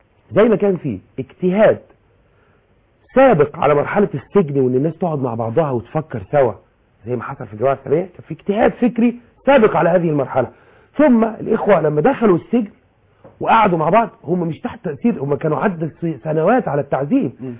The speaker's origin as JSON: {"language": "Arabic", "country": "Egypt", "said": "انا مواطن عادي من مصر."}